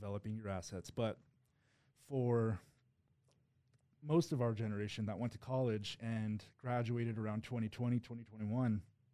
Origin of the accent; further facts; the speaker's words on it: United States; But for me as an American, I am...